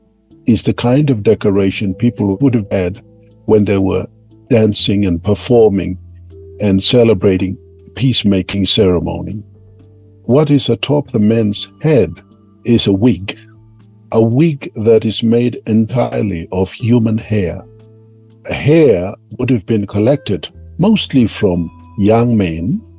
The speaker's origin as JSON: {"language": "English", "town": "Mount Hagen", "region": "Western Highlands", "country": "Papua New Guinea", "said": "I'm from the Omoge community in Mount Hagen. What you see in that image is obviously a warrior from my area in the Western Highlands province of the Highlands of Papua New Guinea."}